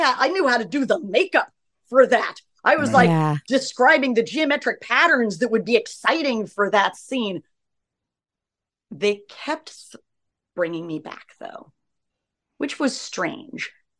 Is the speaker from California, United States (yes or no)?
yes; Los Angeles, California, United States; So literally, I was raised by hippies in Laurel Canyon.